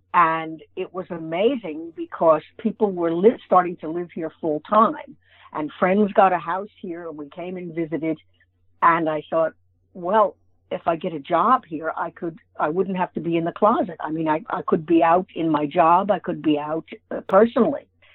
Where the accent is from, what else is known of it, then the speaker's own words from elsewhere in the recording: New York, United States; also born or lived in Washington, D.C.; I started out in New York. I'm a New Yorker. But I went to college in Washington, D.C. at American University.